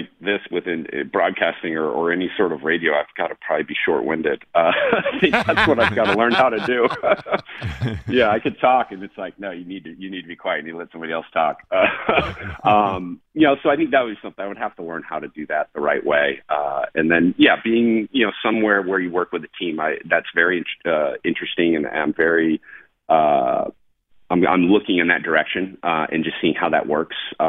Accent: San Diego, California, United States; I was in San Diego, so it was kind of nice to be back in my hometown, see people that supported me for the last 20 to 25 years of kind of my career.

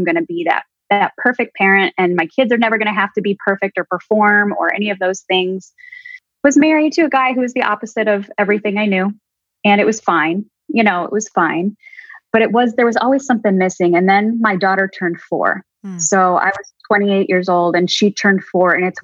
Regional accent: Chicago, Illinois, United States; So I was born and raised in the Midwest, Chicago.

